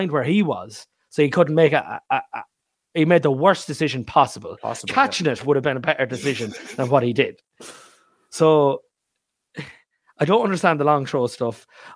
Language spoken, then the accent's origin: English; Ireland; I might not do this myself as an Irish man, as an Irish fan.